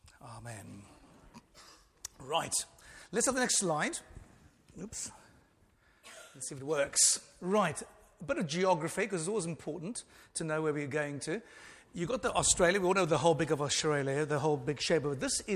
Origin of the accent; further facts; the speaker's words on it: Cape Town, Western Cape, South Africa; And I grew up in Cape Town in a church, it was a fairly high church.